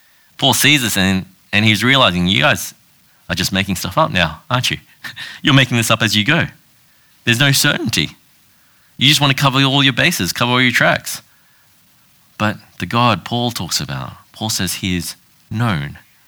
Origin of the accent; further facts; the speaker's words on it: Australia; I'm an Australian. I was born in Australia, grew up in Australia. I know the Australian culture.